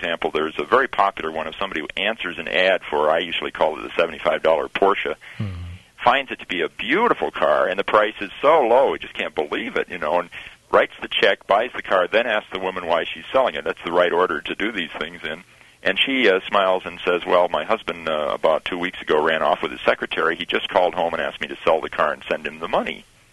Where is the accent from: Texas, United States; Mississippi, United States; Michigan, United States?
Michigan, United States; Lansing; I was brought up in Michigan and in Lansing, and lived not far from the Oldsmobile factory.